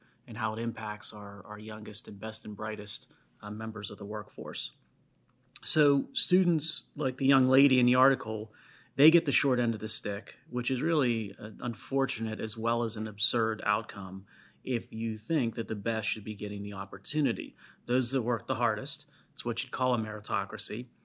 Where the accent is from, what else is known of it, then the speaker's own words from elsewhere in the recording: Pittsburgh, Pennsylvania, United States; a night that I had out on the town recently in downtown Pittsburgh, my hometown.